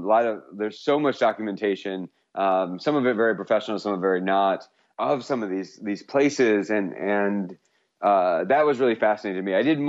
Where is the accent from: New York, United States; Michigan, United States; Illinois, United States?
Michigan, United States; moved away as an adult; now in Arizona, United States; I'm a writer from Michigan. I lived in Michigan my whole life until 2 years ago. I moved to Arizona for a teach at Arizona State University in the MFA program there.